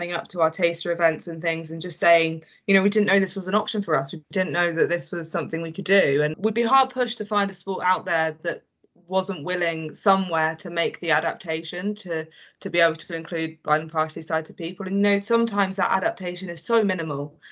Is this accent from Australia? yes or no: no; England, United Kingdom; And even though I am English, I'm looking forward to watching Neil as well